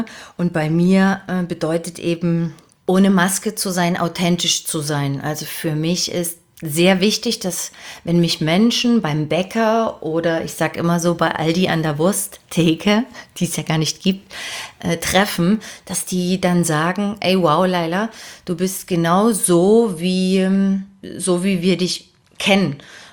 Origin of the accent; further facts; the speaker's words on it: Dresden, Saxony, Germany; also born or lived in Leipzig; Ich bin ein Ostmädel der 80er und darauf bin ich tierisch stolz. Ich bin in Leipzig geboren und bin 1980 pünktlich zu meiner Einschulung mit meinen Eltern ins wunderschöne Elbflorenz nach Dresden gezogen.